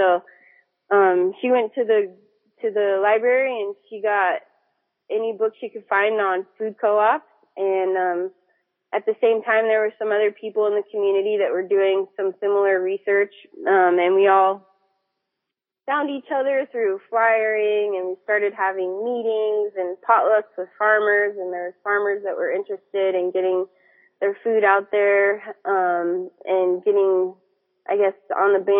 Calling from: Reno, Nevada, United States; So I'm calling from Reno, Nevada.

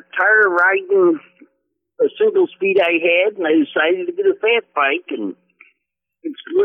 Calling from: Missouri, United States; Pretty good. I'm calling you from Missouri.

